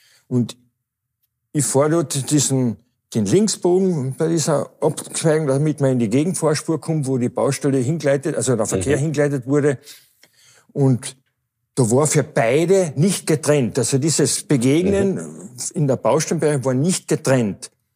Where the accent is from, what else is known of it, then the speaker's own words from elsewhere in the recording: Austria; bei uns in Österreich